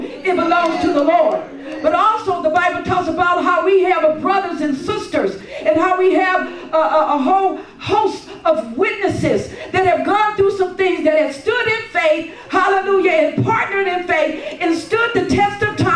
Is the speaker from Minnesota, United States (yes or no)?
no; California, United States; I'm educated, but I'm from California.